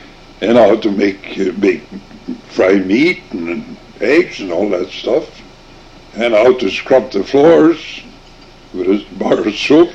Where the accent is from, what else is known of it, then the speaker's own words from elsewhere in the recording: Namur, Wisconsin, United States; born there; I was born in Namur, half a mile west of Namur, between the bay and Namur, on a farm. And we was on the farm till I was about 3 years old.